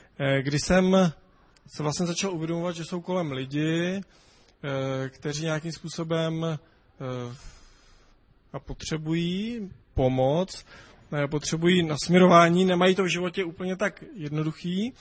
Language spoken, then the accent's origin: Czech; Brno, South Moravian Region, Czechia; V životě jsem tam v těch končinách nebyl, já jsem z Brna.